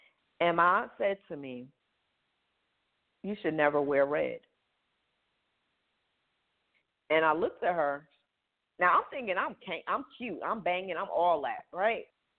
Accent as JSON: {"language": "English", "town": "Paterson", "region": "New Jersey", "country": "United States", "said": "I'm from Paterson, New Jersey."}